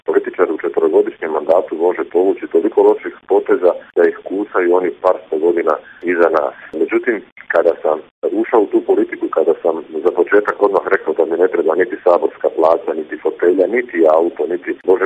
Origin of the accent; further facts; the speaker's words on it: Slavonia, Croatia; Rođen sam u Slavoniji, ali geni su mi naravno geni jednog tipičnog Dalmatinca i Brđanina.